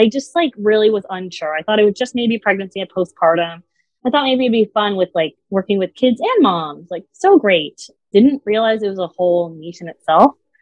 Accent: Laguna Niguel, California, United States; I'm from Laguna Niguel, which is actually where your clinic is

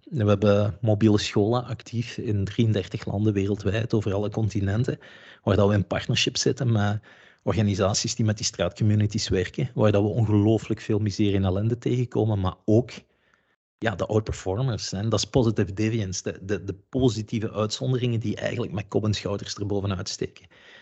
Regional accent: Bilzen, Limburg, Belgium; ik ben een Limburger van oorsprong, afkomstig uit Bilze.

